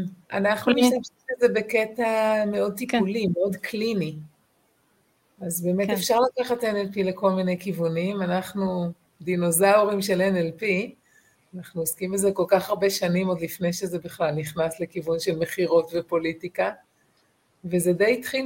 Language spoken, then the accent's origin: Hebrew; Southern District, Israel; אני גדלתי בקיבוץ בנגב